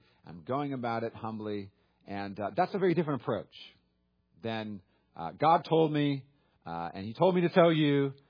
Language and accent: English; California, United States; now in US South; I grew up in California, but the one I learned when I moved to the South was gall dern.